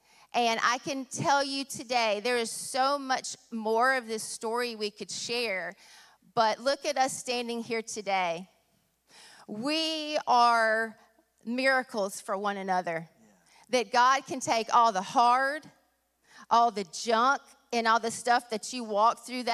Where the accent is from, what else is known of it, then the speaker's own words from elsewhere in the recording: Georgia, United States; I like to say, hey, y'all. I'm from South Georgia. Can you tell?